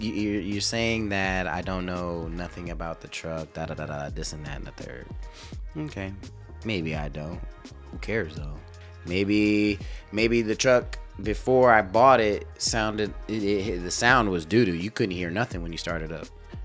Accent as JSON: {"language": "English", "town": "Clarksville", "region": "Tennessee", "country": "United States", "tie": "born or raised there", "said": "growing up in Clarksville, mm-hmm. and I grew up here too as well"}